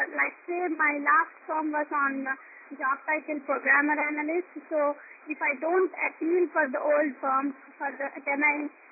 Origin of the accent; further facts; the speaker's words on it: India; I'm from India only, so just did my education from Massachusetts.